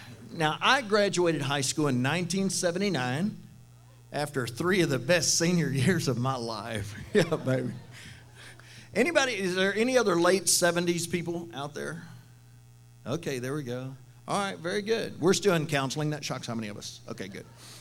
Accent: Houston, Texas, United States; Now, I'm being from Houston, Texas. I was raised on both kinds of music, country and western.

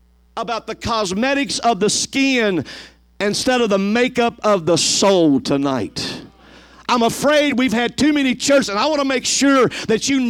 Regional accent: Louisiana, United States; I'm a type A Pentecostal. It's already in my DNA. I'm Cajun, okay?

